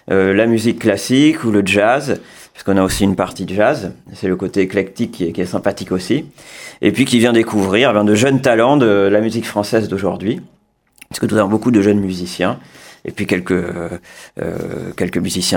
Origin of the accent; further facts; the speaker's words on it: Boug, France; je viens d'une famille de Boug qui est installée là depuis longtemps. Mm-hmm. J'y ai passé mon enfance.